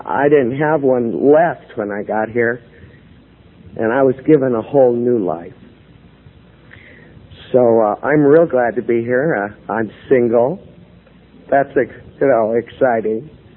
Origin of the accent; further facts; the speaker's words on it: Los Angeles, California, United States; I'm a native Angeleno, born and raised in California. My father is a Swede, big Swede, born the first one born on this side of the ocean. My mother's an American Indian.